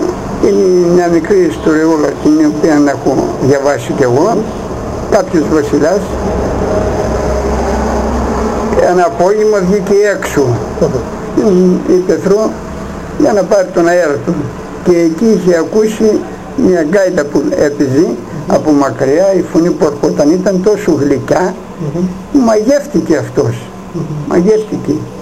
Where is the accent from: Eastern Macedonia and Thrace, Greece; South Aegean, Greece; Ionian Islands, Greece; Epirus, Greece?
Eastern Macedonia and Thrace, Greece; Didymoteicho; Εγώ γεννήθηκα εδώ στο Δημότυχο το 1926.